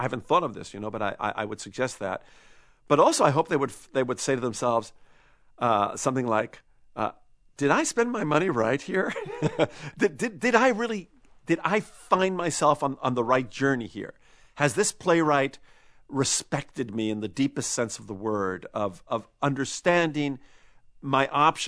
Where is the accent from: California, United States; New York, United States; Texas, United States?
New York, United States; accent: New York; with my people from North Carolina, I've made this my home in spite of my New York accent, you know. And si hablar en castellano, if I spoke in Spanish, it was my Chilean accent. I'm from far away, and yet this is my home.